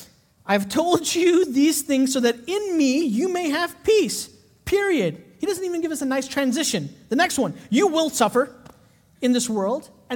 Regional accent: Chicago, Illinois, United States; I grew up in Chicago. We just survived, right?

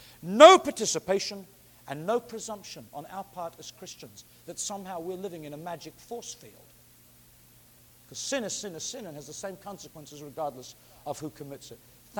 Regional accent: England, United Kingdom; now in United States; my first time in the States, I came as an Englishman to California.

